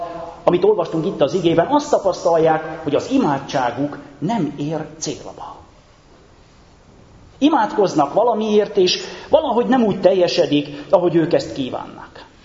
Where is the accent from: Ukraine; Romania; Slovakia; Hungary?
Romania; Transylvania; én egy nagyon szegény világban nőttem fel, testvéreim. A 70-es, 80-as, 90-es évek Erdélyében, ahol anyagi nem volt meg, olykor még a betevő falat is kétséges volt.